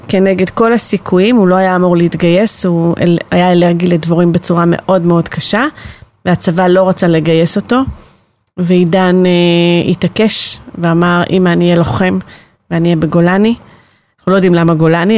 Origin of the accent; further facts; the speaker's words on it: Kiryat Motzkin, Haifa District, Israel; also born or lived in Migdal HaEmek / Kfar Masaryk; אז אני נולדתי במגדל העמק. ובגיל 6 עברתי למוצקין, לקריית מוצקין, ומגיל 14 אני מתחנכת בקיבוץ כפר מסריק, וגדלה בילדות מאוד כפרית ומהנה